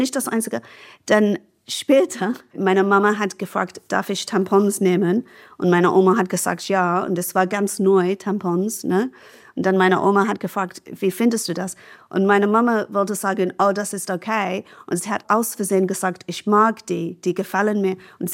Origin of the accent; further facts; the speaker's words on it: England, United Kingdom; als Engländerin mit NHS-Sozialisierung